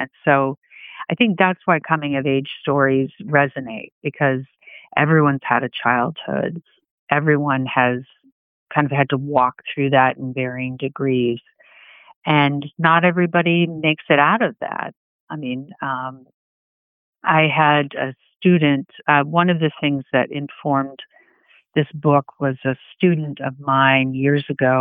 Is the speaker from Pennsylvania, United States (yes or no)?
no; Boston, Massachusetts, United States; also born or lived in Andover / Brookline; I was born in Boston and then lived in Andover, Mass for a while. And then my mom moved back to Brookline, and we lived near Fenway Park, which was cool. So in the 80s, you know, I was born in 1969.